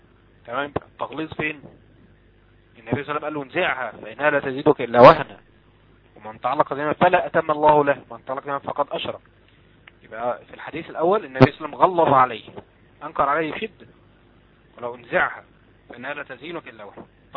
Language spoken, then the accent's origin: Arabic; Egypt; بخلاف واقع الجهل المنتشر عندنا في مصر.